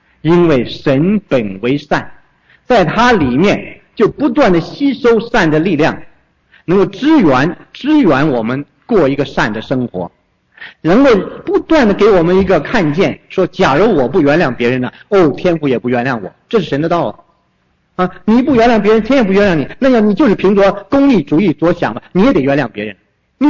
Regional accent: Northeast China, China; 我是东北人的，所以从小就9.18.9就印象深刻

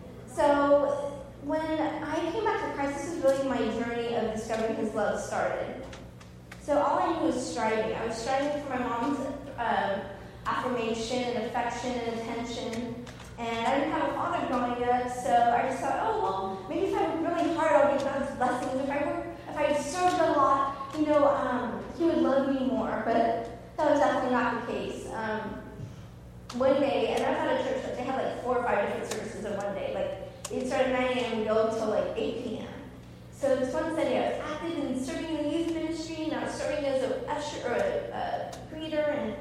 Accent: Riverside, California, United States; So I'm one of four kids. I'm 34, and I grew up in Riverside, which, depending on how bad traffic is in L.A., is about an hour to 2 hours east of L.A.

